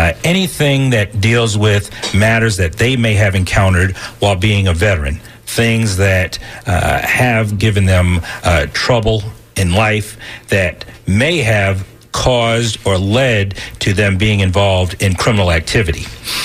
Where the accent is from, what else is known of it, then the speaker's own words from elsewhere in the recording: Queens, New York, United States; So I'm from Queens, New York.